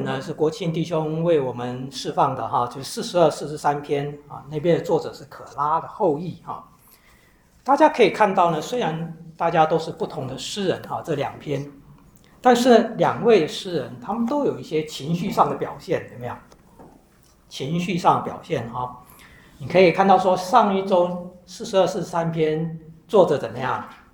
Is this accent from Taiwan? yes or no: no; China; now in United States; 像我们以前我们中国人，在这边亚裔，现在叫亚裔了，以前就是叫东方人。